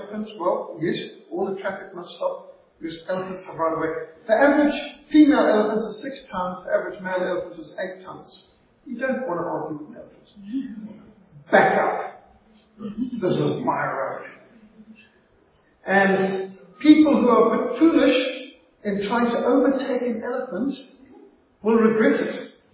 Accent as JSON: {"language": "English", "country": "Zimbabwe", "tie": "born or raised there", "said": "When I was brought up in Rhodesia, we were taught in school the first rule of the road in Rhodesia is elephants have right of way."}